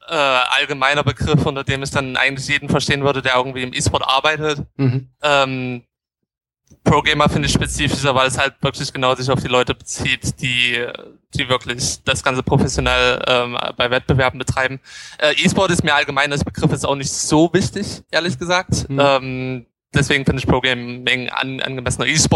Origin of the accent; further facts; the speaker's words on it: Leipzig, Saxony, Germany; Das war die Games Convention, die war damals noch in Leipzig, in meiner Heimatstadt.